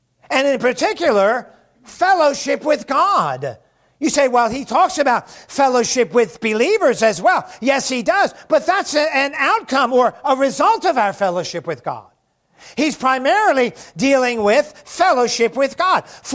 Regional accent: Baltimore, Maryland, United States; born there; When I was born in Baltimore, Maryland, 29 years ago, I began, just seeing if you're awake.

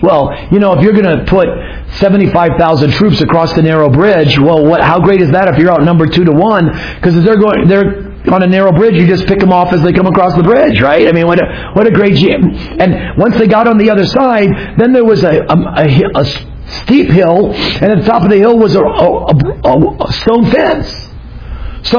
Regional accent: Arizona, United States; I grew up in Arizona, and there is a religious denomination that has a temple in Mesa.

